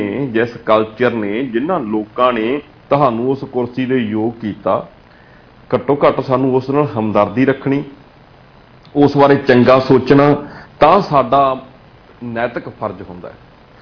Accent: Punjab, India; ਮੈਂ ਪੰਜਾਬੀ ਆਪਣੇ ਆਪ ਨੂੰ ਪਹਿਲਾਂ ਮੰਨਦਾ ਮੈਂ ਪੰਜਾਬੀ ਹੋਣ ਦੇ ਨਾਂ ਦੇ ਉੱਤੇ ਕਹਿ ਸਕਦਾ ਕਿ ਮੈਂ ਇਸ ਖਿੱਤੇ ਦਾ ਵਸਨੀਕ ਹੈ

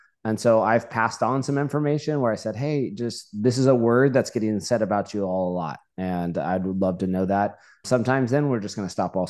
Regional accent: Bakersfield, California, United States; I'm from Bakersfield. Let's go. Actually, I don't, you know, I'm not there anymore.

